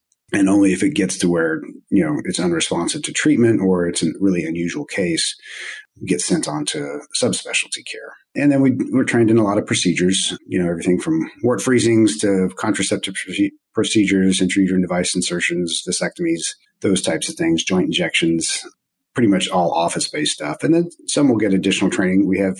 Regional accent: Texas, United States; now in Omaha, United States; I'm originally from Texas for the most part, and she's originally from Florida.

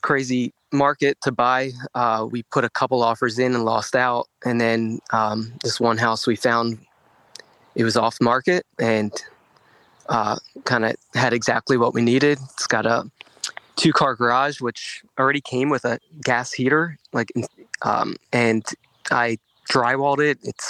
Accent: Havertown, Pennsylvania, United States; also born or lived in South Philly; So I grew up in Havertown, which is Delco, and I swore we'd never go back.

